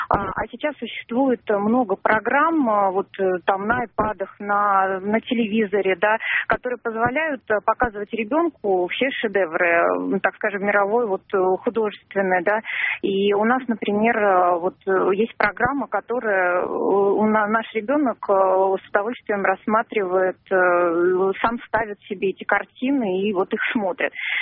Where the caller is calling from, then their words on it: Moscow, Russia; Здравствуйте … я звоню из Москвы.